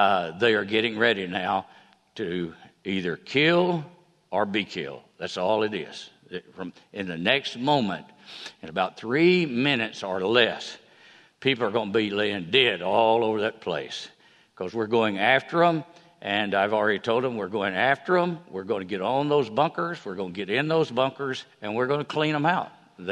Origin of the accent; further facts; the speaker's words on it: Fort Payne, Alabama, United States; My contribution to my going away from my hometown in Fort Payne was the boys down at the shoe shop